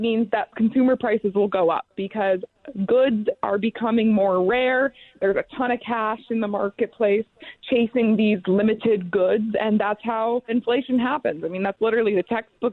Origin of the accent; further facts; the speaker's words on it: New Hampshire, United States; In fact, in my hometown in New Hampshire, the local Dunkin' Donuts has been closed for over a year.